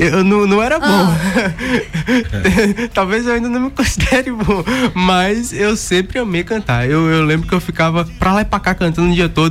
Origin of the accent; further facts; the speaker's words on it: Jequié, Bahia, Brazil; born there; Nasci em Jiquié.